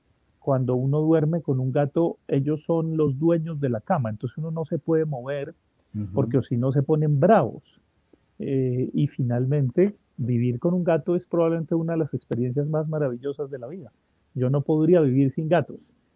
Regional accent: Colombia; soy un ciudadano colombiano

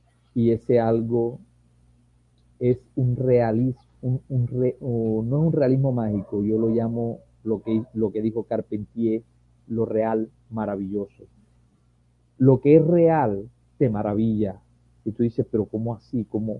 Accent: Caribbean coast, Colombia; Pero nosotros no, nosotros somos costeños de Barranquilla, costeños de Lorica, costeños, sí, de Cartagena, costeños de La Guajira.

